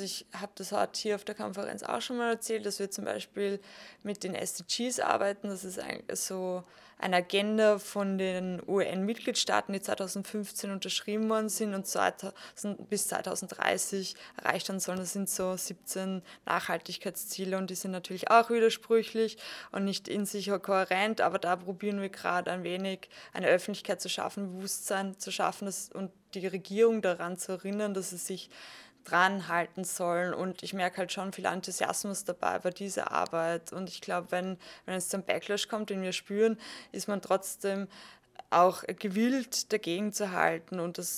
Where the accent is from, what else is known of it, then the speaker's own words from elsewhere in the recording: Austria; du bist aus Deutschland und ich bin aus Österreich